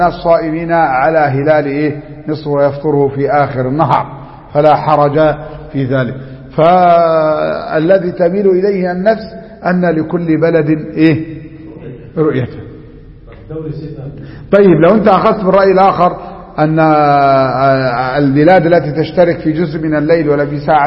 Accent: Egypt; لما جاء الحاكم عندنا في مصر قال لك غدا صيام

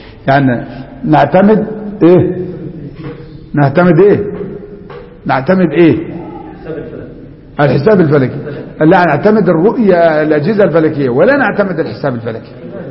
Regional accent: Egypt; لما جاء الحاكم عندنا في مصر قال لك غدا صيام

